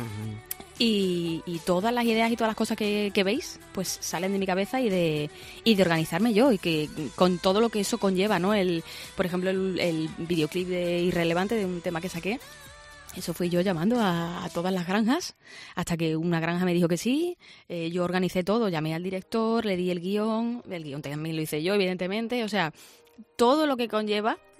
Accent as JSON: {"language": "Spanish", "town": "Seville", "region": "Andalusia", "country": "Spain", "lives_now": "Madrid, Spain", "said": "Pues mira, soy sevillana."}